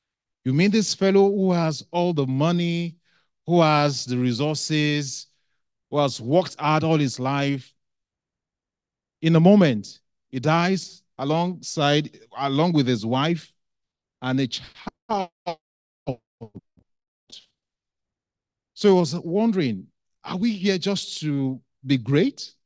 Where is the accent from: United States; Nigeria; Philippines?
Nigeria; I am from Nigeria